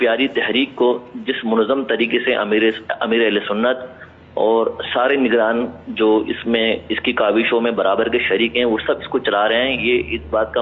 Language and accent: Urdu; Karachi, Sindh, Pakistan; now in United Arab Emirates; متحدہ عرب امارات سے، میں کراچی پاکستان مریض کا رہنے والا ہوں،